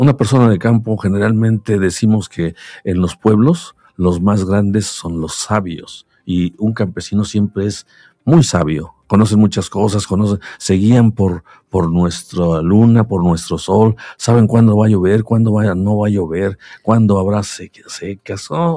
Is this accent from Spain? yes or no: no; Zacatepec, Morelos, Mexico; yo soy de Zacatepec